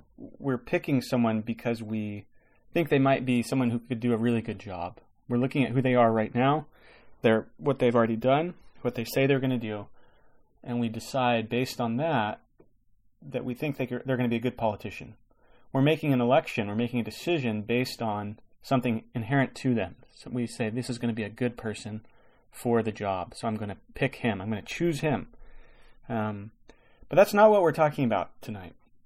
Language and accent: English; United States; now in ?; I can tell you, as an American living here, that your election season is mercifully short.